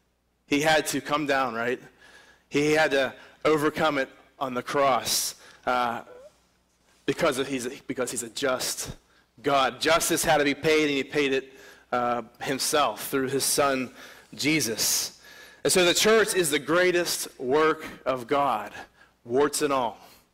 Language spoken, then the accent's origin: English; Pittsburgh, Pennsylvania, United States; Now, if I were to take some of you guys to my hometown, Pittsburgh, you know, there's some places I wouldn't show you.